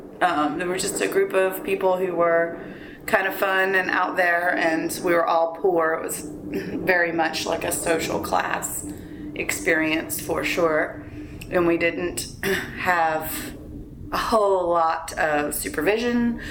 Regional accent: Atmore, Alabama, United States; now in Pensacola, United States; I am originally from Atmore, Alabama, but live in Pensacola, Florida.

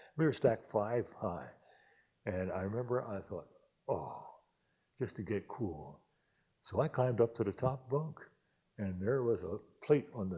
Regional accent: Easton, United States; And I lived, my hometown, Easton

